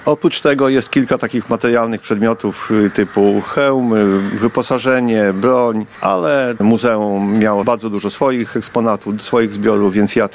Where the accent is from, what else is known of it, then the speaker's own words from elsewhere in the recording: Biała Podlaska, Lublin Voivodeship, Poland; na przykład jednostki związane z Białą Podlaską, z moim rodzinnym miastem